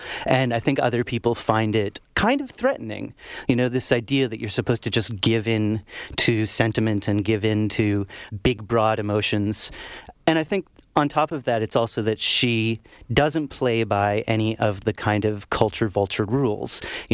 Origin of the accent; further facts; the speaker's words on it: Canada; But I think it was also the fact that as a Canadian